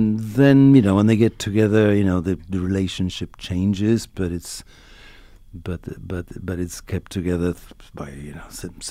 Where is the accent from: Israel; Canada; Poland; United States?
Poland; Mazowsze was around at the time when I was growing up in Poland.